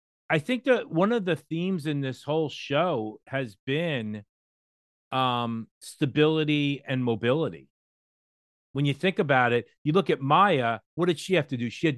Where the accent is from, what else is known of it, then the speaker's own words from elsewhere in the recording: New Jersey, United States; and I'm from New Jersey.